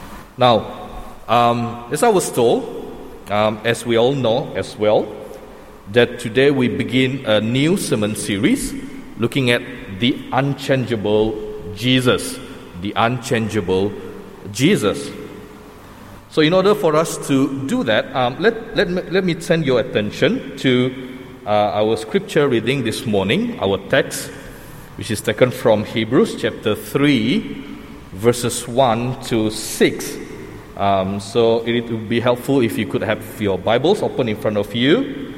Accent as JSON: {"language": "English", "town": "Kuching", "region": "Sarawak", "country": "Malaysia", "tie": "born or raised there", "said": "I am originally from Kuching. I grew up in Kuching."}